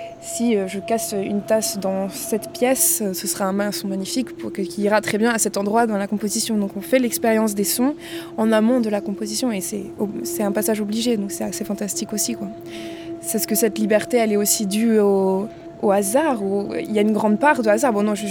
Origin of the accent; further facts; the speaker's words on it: France; now in Berlin, Germany; Je suis française, j'ai étudié ici à Toulouse et actuellement j'habite à Berlin